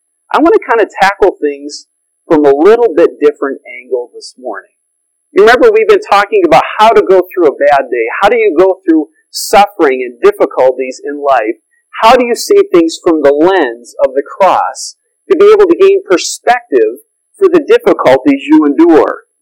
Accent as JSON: {"language": "English", "region": "Michigan", "country": "United States", "tie": "born or raised there", "said": "You know, I grew up in Michigan, many of you know. We were part of a denomination growing up in Michigan where we had a church camp in the northern part of the state."}